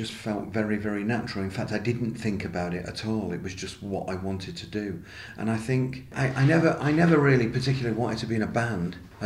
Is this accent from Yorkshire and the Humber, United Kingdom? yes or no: no; Manchester, North West England, United Kingdom; born there; I was born in Manchester to kind of working-class parents